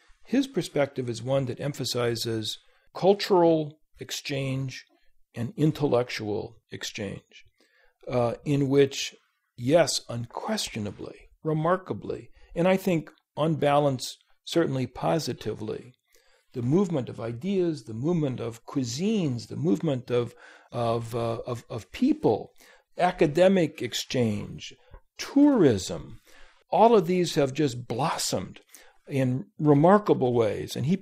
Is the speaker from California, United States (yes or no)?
no; Illinois, United States; When I was a kid growing up outside Chicago, you went out to eat, it basically was the local steak place